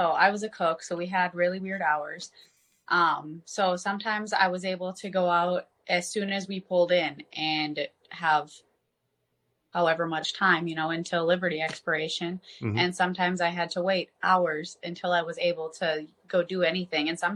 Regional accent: Wisconsin, United States; And I'm from Wisconsin.

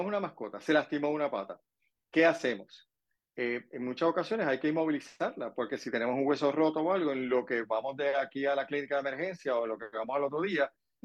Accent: Manatí, Puerto Rico; Contento de que un compueblano, pues, soy de Manatí.

